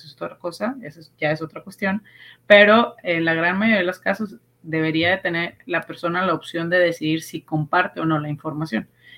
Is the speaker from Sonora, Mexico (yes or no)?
no; Monterrey, Nuevo León, Mexico; Al final somos regios y surgió en una carnita asada, literal.